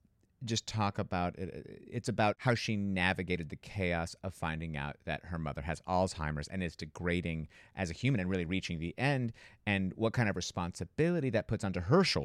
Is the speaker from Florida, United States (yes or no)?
yes; Miami, Florida, United States; All the aunts having like very strong opinions and so strong personalities and just coming in and like very much a matriarchal society